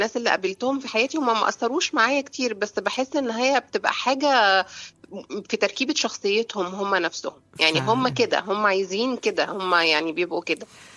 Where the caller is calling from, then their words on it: Cairo, Cairo Governorate, Egypt; انا بكلمكم من هنا من القاهره